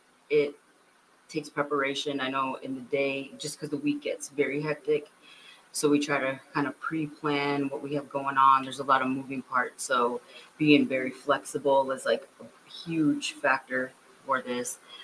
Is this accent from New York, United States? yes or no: no; Minnesota, United States; moved away as an adult; I was raised in Minnesota, and when it was time to go to school, I moved down here.